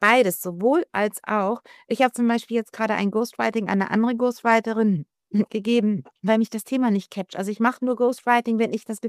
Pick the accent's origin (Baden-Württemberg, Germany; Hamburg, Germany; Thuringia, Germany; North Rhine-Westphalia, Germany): Hamburg, Germany; ich bin ja Hamburgerin und habe fast mein ganzes Leben in Hamburg gewohnt. Ab und zu war ich mal ein paar Jahre hier, ein paar Jahre da, bin immer wieder nach Hamburg zurück. Jetzt im Moment wohne ich gerade nicht in Hamburg.